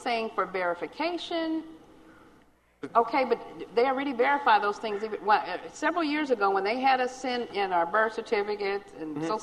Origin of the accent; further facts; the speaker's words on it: Los Angeles, California, United States; born there; I was born in Los Angeles. I was born in California.